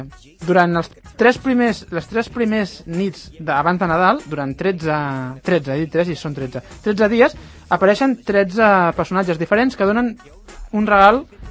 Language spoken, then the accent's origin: Catalan; Catalonia, Spain; som catalans